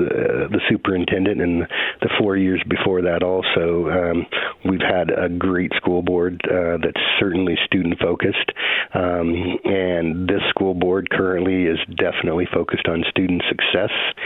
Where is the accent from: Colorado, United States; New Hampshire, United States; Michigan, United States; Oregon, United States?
Oregon, United States; Glendale; I grew up in Glendale and then went to high school in Riddle. And so, yes, close ties to this county.